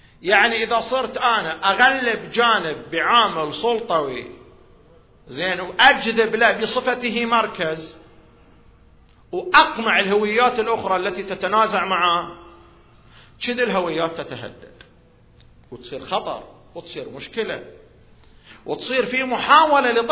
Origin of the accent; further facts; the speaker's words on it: Al-Qarah, Eastern Province, Saudi Arabia; أنا عربي، وفي ذات الوقت أنا مسلم، وفي ذات الوقت أنا سعودي، وفي ذات الوقت أنا حساوي، وفي ذات الوقت أنا من القارة.